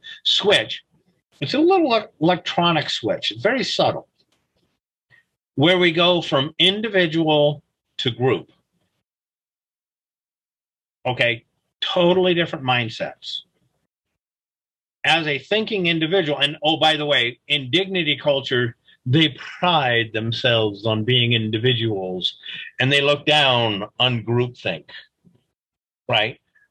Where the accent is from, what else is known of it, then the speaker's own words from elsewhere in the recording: Scotland, United Kingdom; I'm Scottish. I joke that, you know, my people invented the bagpipes as a weapon of war.